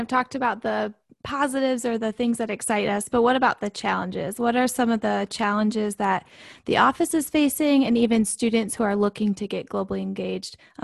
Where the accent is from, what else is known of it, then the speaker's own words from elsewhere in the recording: Michigan, United States; I was born and raised in Michigan, a diehard Michigan State University fan, and lover of all the seasons you get when living in Michigan.